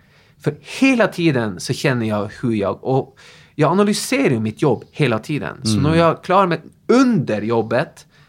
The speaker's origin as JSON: {"language": "Swedish", "town": "Tromsø", "region": "Troms", "country": "Norway", "moved": "yes", "lives_now": "Sweden", "said": "Kommer ihåg när jag stod på mitt gym hemma i Tromsö. och liksom bara drömde mig bort."}